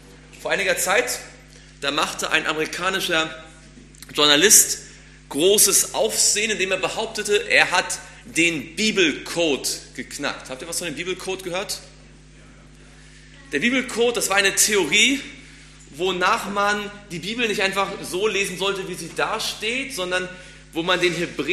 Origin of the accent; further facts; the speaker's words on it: Rostock, Mecklenburg-Vorpommern, Germany; born there; now in Stuttgart, Germany; Ich bin gebürtiger Rostocker, wohne aber seit etlichen Jahren in Stuttgart.